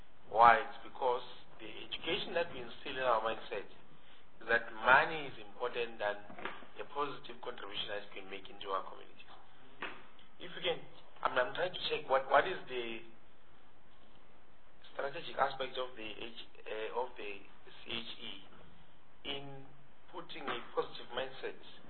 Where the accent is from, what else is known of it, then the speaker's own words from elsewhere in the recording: South Africa; an educational mindset to say money is better than the knowledge and the productivity that we must have as South African, therefore we're losing it.